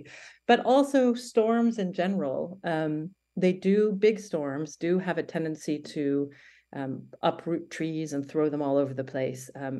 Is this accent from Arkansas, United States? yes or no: no; Oregon, United States; so I'm originally from Oregon, and that's where I am right now, in coastal Oregon